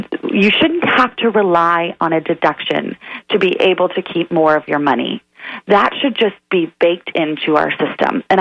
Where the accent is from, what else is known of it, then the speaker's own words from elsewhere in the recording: Gladstone, Missouri, United States; Gladstone, Missouri. It's just outside of Kansas City.